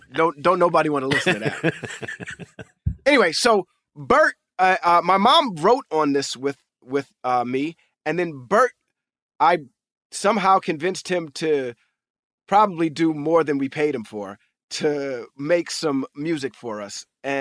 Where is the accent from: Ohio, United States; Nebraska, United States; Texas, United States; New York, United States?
New York, United States; New York City; as a young African-American male growing up in New York City, the amount of my own history that I know is very little.